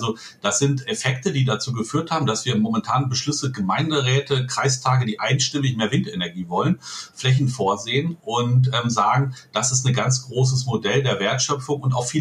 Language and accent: German; Holzminden, Lower Saxony, Germany; Ich habe bei mir in Ort, ich komme aus Holzminden